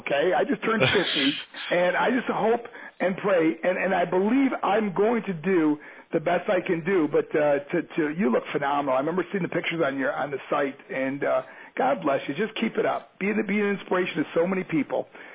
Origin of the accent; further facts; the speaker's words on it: Buffalo, New York, United States; Hey, Henry's from my hometown, man. That's awesome. Henry, you still live in Buffalo, right?